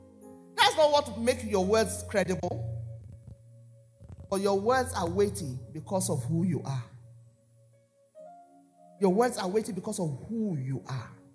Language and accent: English; Bayelsa, Nigeria; I come from the Ijaw tribe, from the state called Bayelsa. When you look at the map of Nigeria, we are down there at the base where all the water gather.